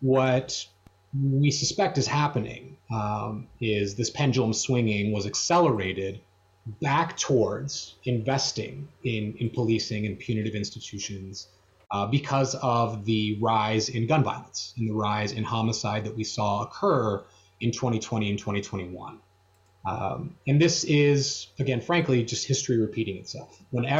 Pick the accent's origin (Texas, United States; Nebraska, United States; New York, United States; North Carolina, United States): Texas, United States; That said, I'm from Texas.